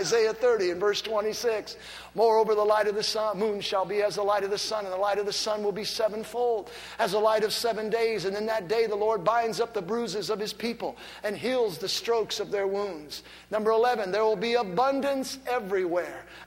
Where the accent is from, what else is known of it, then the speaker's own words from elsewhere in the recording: Lorain, Ohio, United States; I'm from Lorain, Ohio.